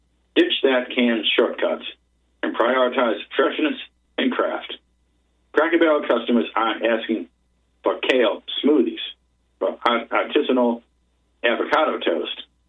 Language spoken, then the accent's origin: English; the South, United States; I grew up in the South, still live there today.